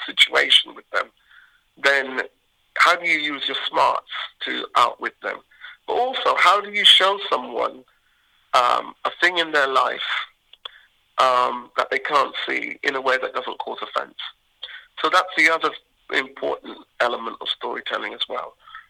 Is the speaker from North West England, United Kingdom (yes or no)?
no; Bedford, East of England, United Kingdom; growing up in England, there's always a sense of not quite belonging, a sense of exile. And then, personally, as a boy growing up in Bedford